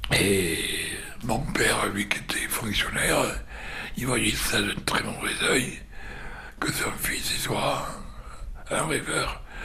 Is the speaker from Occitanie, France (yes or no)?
yes; Capdenac, Occitanie, France; Je suis né à Cadenac, Aveyron, une ville essentiellement du chemin de fer, quoi.